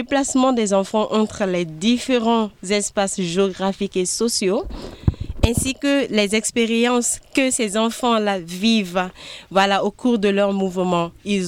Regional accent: Mali; c'est vraiment une réalité endémique de chez nous au Mali et bien sûr en Afrique de l'Ouest, mais plus particulièrement au Mali.

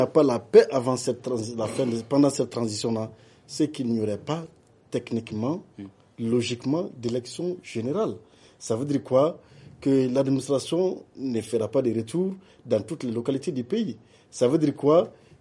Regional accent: Mali; Nous sommes des Maliens.

